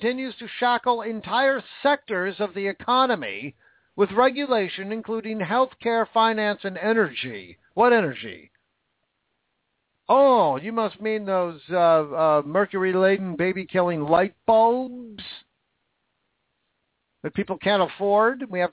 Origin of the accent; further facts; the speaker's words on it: Washington, United States; Patty Murray, unfortunately represents my home state, which makes me sick.